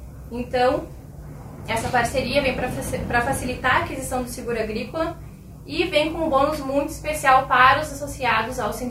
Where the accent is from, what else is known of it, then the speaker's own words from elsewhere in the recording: Brazil; E eu acho que nós, como brasileiros, todos nós sabemos a importância do nosso agronegócio